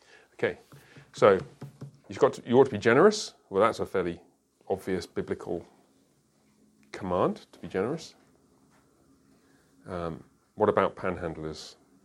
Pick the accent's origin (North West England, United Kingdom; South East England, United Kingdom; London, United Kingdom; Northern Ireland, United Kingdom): London, United Kingdom; Suppose you want to travel to my hometown, London.